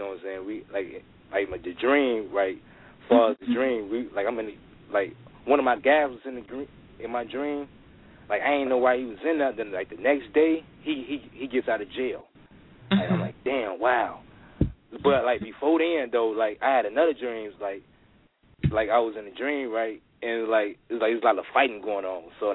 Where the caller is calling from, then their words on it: Illinois, United States; No, I'm calling from Illinois, yeah.